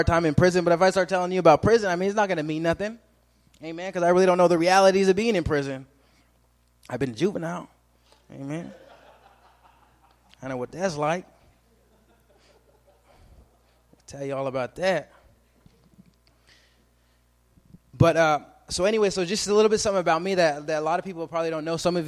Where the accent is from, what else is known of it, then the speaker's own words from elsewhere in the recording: Montana, United States; where I come from, I come from Montana. I'm half Native American and half black.